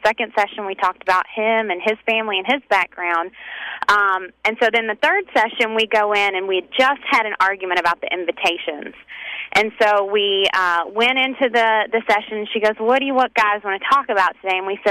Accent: the South, United States; I'm very much from the South.

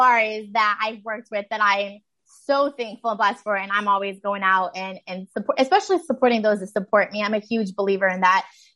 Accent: Connecticut, United States; moved away as an adult; also born or lived in Atlanta; now in St. Petersburg, United States; So I grew up in Connecticut, and then I graduated from UConn, and I always wanted to move down south.

